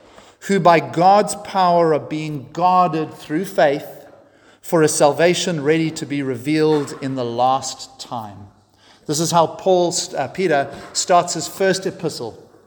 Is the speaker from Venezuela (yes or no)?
no; South Africa; camps approached one of our very famous presidents, a president called Jan Smuts, who was very famous as a South African leader